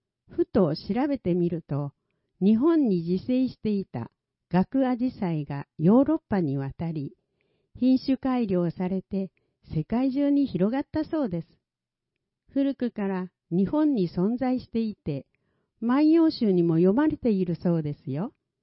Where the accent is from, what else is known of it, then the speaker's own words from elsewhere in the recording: Malaysia; 私の母国、マレーシアには、ペスタカーマタンという収穫祭があります。